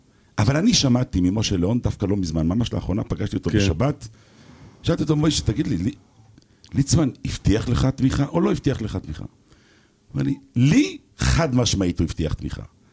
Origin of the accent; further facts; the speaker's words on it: Jerusalem, Jerusalem District, Israel; אני אומר לך כירושלמי